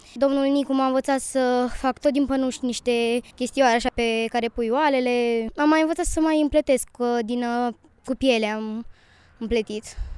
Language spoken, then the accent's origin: Romanian; Gura Humorului, Suceava County, Romania; sunt din Gura Humorului, de la școala gimnazială numărul 1, în clasa a 4-a.